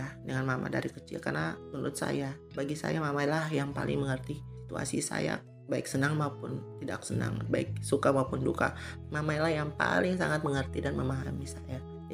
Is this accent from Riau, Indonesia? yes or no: no; Maluku, Indonesia; also born or lived in Dili, Timor-Leste; akhirnya Timur Timur memutuskan diri untuk berpisah dengan Indonesia, dan kami pulang ke Maluku. Saya melanjutkan sekolah SMP di Maluku, di kampung mama saya